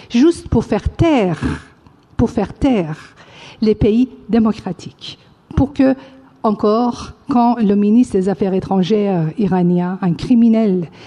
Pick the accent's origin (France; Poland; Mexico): France; moi, en tant que Française